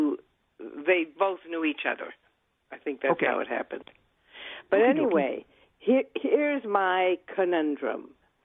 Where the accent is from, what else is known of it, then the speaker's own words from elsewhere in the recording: Denver, Colorado, United States; I grew up in Denver, but I found your restaurant, station